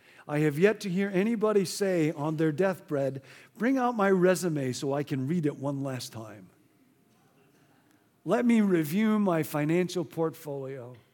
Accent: Rockford, Illinois, United States; I grew up in Rockford, Illinois. When I grew up there, nobody drove a Jaguar.

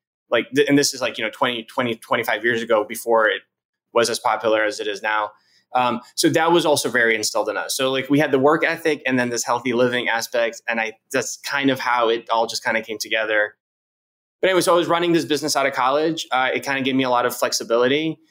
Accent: Tampa, Florida, United States; So I grew up in Tampa, Florida. I went to school in Tallahassee, Florida State University.

